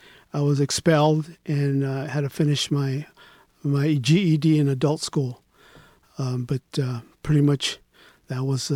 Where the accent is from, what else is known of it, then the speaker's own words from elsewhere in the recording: Los Angeles, California, United States; I grew up in Watts, pretty much Watts in the Florence and the Huntington Park area as a child, pretty much.